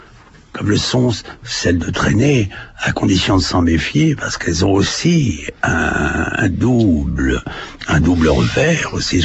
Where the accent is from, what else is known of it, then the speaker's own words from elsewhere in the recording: Normandy, France; born there; parce que je suis né dans la Manche.